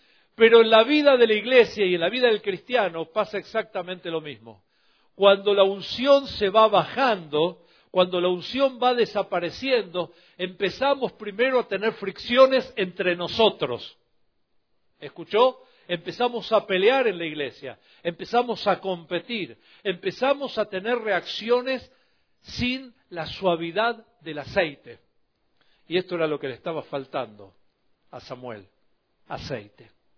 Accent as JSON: {"language": "Spanish", "region": "Buenos Aires", "country": "Argentina", "moved": "yes", "said": "nosotros los argentinos, y el tango es una canción melancólica, y Buenos Aires, ¿verdad? Y yo me fui de Buenos Aires 15 años"}